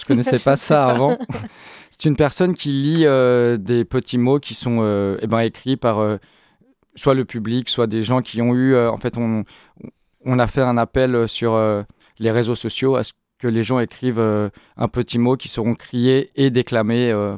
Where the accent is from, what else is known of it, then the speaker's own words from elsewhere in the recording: Switzerland; now in Brest, France; Moi, je suis brestois par adoption. Je viens de Suisse à la base, mais je me suis installé ici il y a quelques temps.